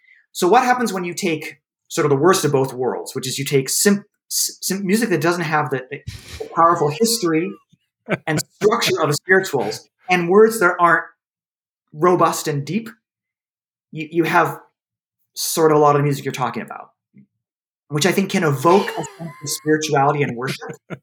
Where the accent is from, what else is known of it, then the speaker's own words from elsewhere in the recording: Maine, United States; As I'm from Maine, we would say that.